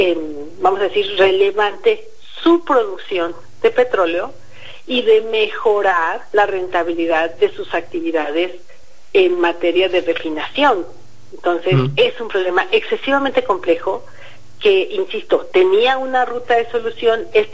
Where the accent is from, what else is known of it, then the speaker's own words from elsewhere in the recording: Mexico; el gobierno iba a tener ese ingreso que necesitamos como mexicanos